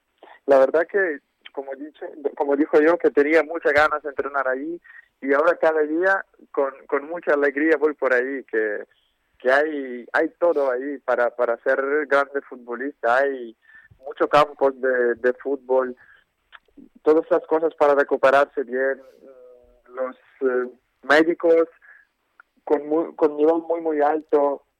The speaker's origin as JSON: {"language": "Spanish", "town": "Lviv", "region": "Lviv Oblast", "country": "Ukraine", "said": "Sí, soy de Leópolis."}